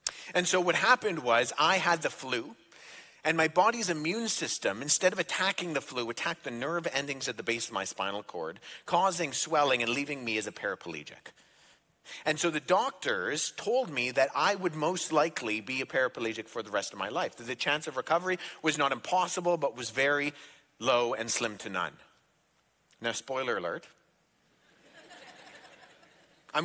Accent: Toronto, Ontario, Canada; And I come from Toronto

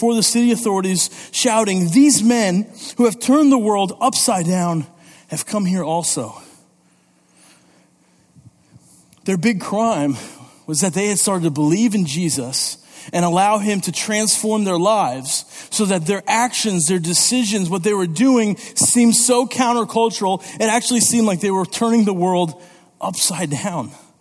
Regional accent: Italy; Growing up in Italy, my parents were missionaries there, and so I joined an Italian youth group when I was in high school

